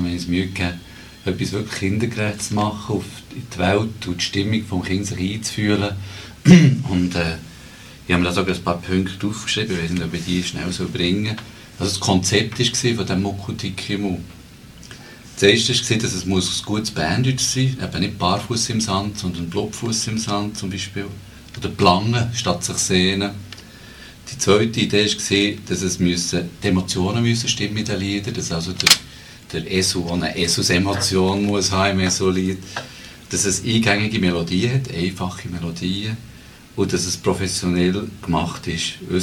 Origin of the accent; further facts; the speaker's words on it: Switzerland; als Schweizer Musiker